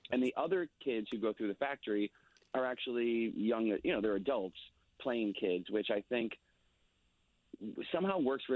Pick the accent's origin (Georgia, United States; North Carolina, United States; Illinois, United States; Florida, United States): Illinois, United States; Chicago; Well, I'm from Chicago